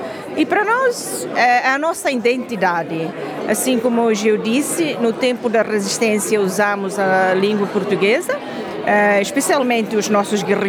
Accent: Timor-Leste; português é a língua que define nós como timorenses, é a nossa identidade.

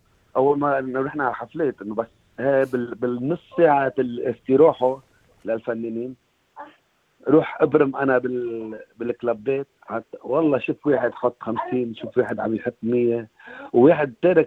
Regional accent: Lebanon; moved away; جيت على من لبنان لهون ب 2002

